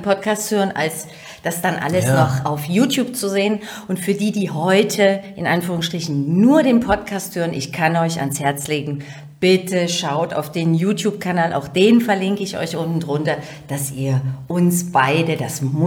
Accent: East Germany, Germany; Also zumindest bei uns im Osten heißt es alle neune.

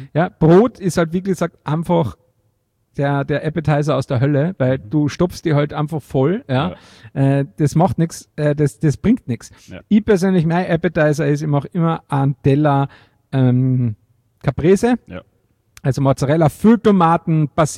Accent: Carinthia, Austria

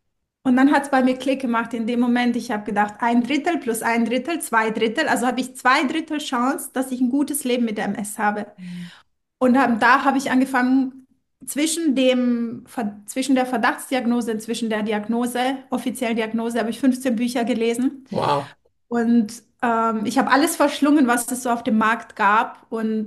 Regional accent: Romania; now in Germany; Ich komme ursprünglich aus Rumänien

